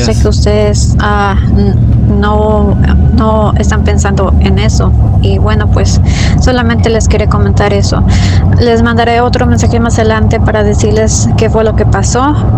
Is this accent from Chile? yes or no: no; Michoacán, Mexico; now in United States; soy de Michoacán y en este momento estoy en Texas.